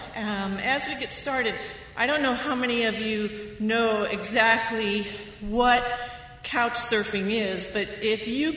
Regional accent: Leonardville, Kansas, United States; But I hail from Leonardville, which is a good 45 minutes away from here.

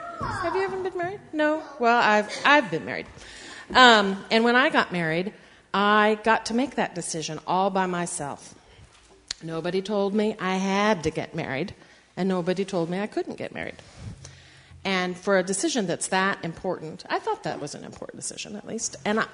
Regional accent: California, United States; And I'm from California, so I don't really like hot weather that much.

